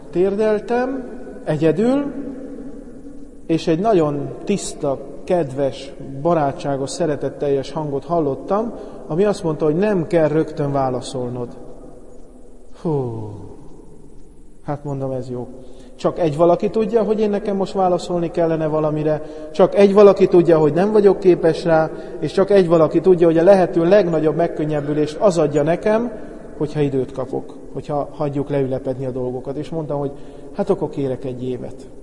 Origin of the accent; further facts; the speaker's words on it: Szihalom, Heves, Hungary; also born or lived in Eger; én Heves megyei, tehát Egerbe születtem, és egy Szihalom nevű faluban nőttem föl